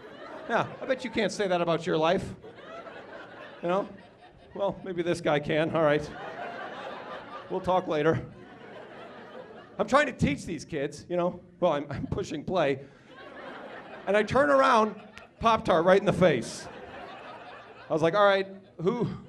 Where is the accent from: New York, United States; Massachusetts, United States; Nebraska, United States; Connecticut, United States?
Nebraska, United States; Omaha; I grew up in Omaha, Nebraska. I went to a private school my whole life.